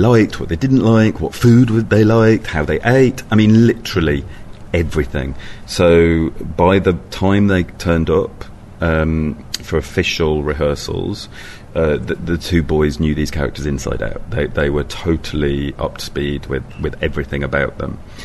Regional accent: Yorkshire and the Humber, United Kingdom; also born or lived in London; So I grew up on the Yorkshire Pennines in a very isolated place, and I lived there till I was 20, and then I escaped and I moved back to London. I moved to London for 20-odd years, and then I moved back to Yorkshire. I now live on the hill where the film was shot

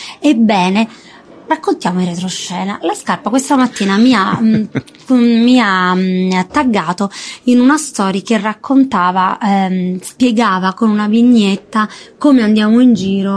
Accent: Turin, Piedmont, Italy; Ma io vengo da Torino.

